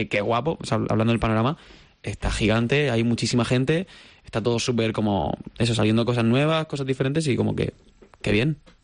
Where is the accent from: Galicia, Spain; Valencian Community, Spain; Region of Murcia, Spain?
Region of Murcia, Spain; Murcia; mucha gente me pregunta si soy catalán, pero no lo soy. Yo soy de Murcia